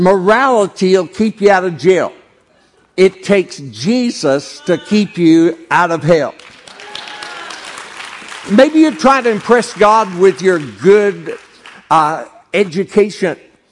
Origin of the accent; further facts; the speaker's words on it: Dallas, Texas, United States; born there; I was born on March the 1st, 1949 in Dallas, Texas